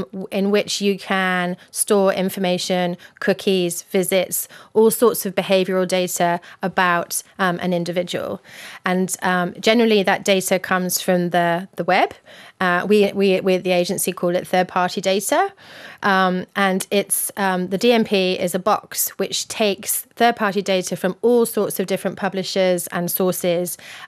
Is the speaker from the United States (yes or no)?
no; England, United Kingdom; Yeah, I'm from England, where direct and data has been going for the last 30, 40 years.